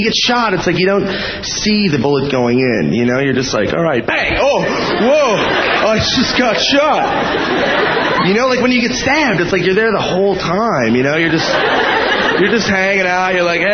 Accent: Minnesota, United States; My first job, I worked at Planet Hollywood. Back in my home state of Minnesota.

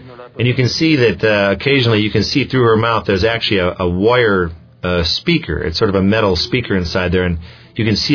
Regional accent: Scotland, United Kingdom; And I'm Scottish.

